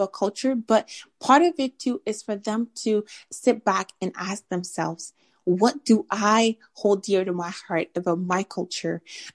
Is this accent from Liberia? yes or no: yes; Liberia; I'm Liberian, I'm from West Africa.